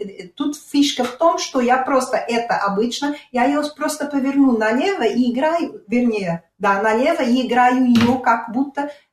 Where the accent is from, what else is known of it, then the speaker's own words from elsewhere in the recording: Cape Verde; now in Lisbon, Portugal; я когда первый раз уехал, то есть улетел из Кабо-Верд в Португалию и приехал сюда